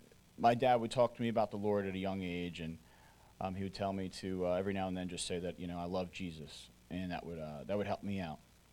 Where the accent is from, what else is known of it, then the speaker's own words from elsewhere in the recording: Cherry Hill, New Jersey, United States; I'm from Cherry Hill, New Jersey.